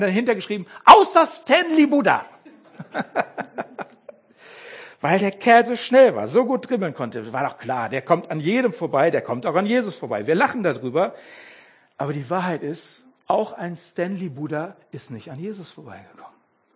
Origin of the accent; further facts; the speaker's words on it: Mülheim an der Ruhr, North Rhine-Westphalia, Germany; Ich bin ja im Ruhrpott aufgewachsen. In Mülheim an der Ruhr.